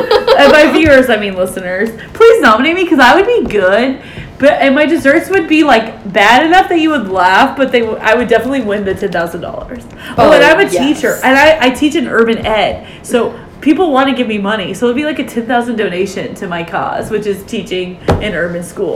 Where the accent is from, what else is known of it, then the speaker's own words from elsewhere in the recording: California, United States; Dude, my family's in California. I grew up in California.